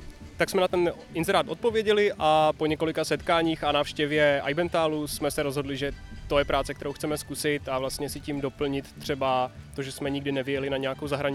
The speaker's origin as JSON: {"language": "Czech", "town": "Třinec", "region": "Moravian-Silesian Region", "country": "Czechia", "said": "Já jsem původem z Třince a v Brně jsem studoval vysokou školu."}